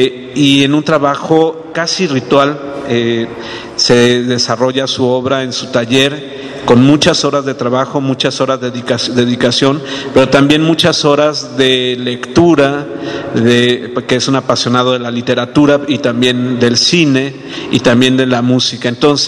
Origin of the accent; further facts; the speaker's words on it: Mexico; esa gran capacidad que como mexicanos poseemos todos al disponer los objetos